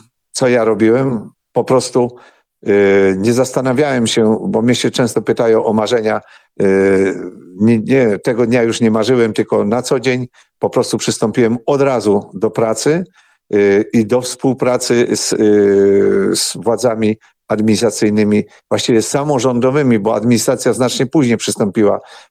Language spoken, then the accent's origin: Polish; Ukraine; jako Ukrainiec stąd doskonale się orientowałem